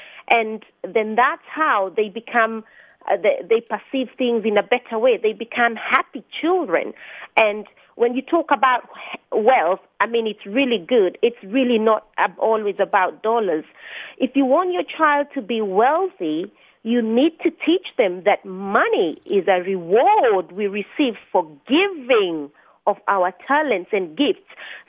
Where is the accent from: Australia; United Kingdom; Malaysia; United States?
United Kingdom; London; Today I'm speaking to you from Detroit. I'm actually from London, England, but I'm in Detroit today.